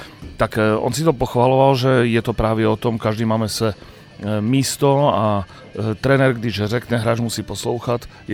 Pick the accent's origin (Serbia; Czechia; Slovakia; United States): Slovakia; jako rodilý Slovák můžu říct, že emoce už jenom v tom názvu zaznívají